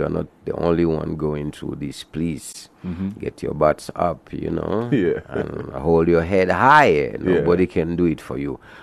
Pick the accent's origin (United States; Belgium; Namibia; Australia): Namibia; born there; I was born in Ovambaland, you know